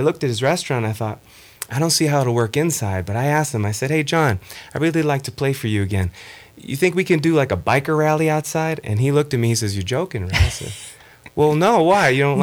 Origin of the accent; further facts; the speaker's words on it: New York City, New York, United States; also born or lived in Manhattan; Yeah, I come from New York City. Originally from the Bronx in New York, and the last stop was Manhattan for a couple of amazing years.